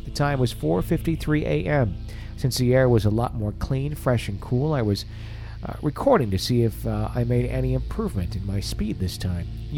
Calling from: Saint Paul, Minnesota, United States; I am writing from Frogtown, Minnesota.

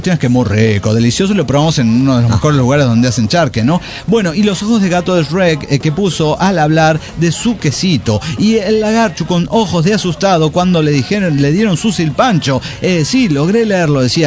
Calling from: Cochabamba, Bolivia; de Cochabamba, Bolivia.

